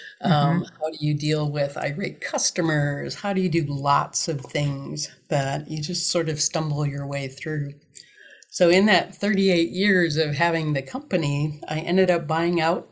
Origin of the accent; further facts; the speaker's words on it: Wisconsin, United States; I grew up in Wisconsin, and we didn't come from a family that had a lot, so I got creative early.